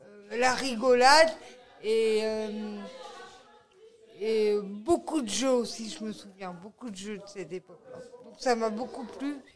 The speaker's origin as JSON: {"language": "French", "town": "Brest", "region": "Brittany", "country": "France", "tie": "born there", "lives_now": "Rennes, France", "said": "Pour l'instant, je suis comme vous, je suis à Rennes, mais normalement, je suis née à Brest même, la ville du Tonnerre et du Finistère, tout au bout de la pointe de la France."}